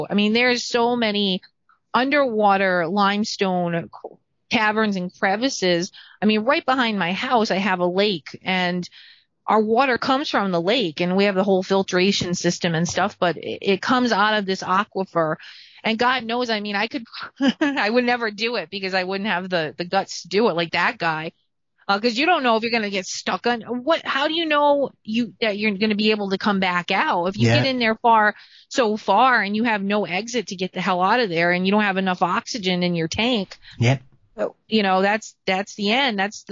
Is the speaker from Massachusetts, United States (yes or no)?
no; Rhode Island, United States; I'm from New England, so Rhode Island off the coast, when you went swimming, you didn't go swimming until like August because the water was so cold.